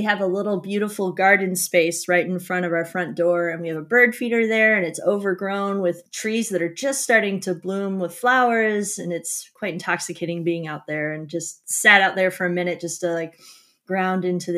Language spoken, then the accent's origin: English; Wisconsin, United States; well, I'm from Wisconsin. So pretty much if you're in Wisconsin, you're either in the forest or you're in the farmland if you're not in a city.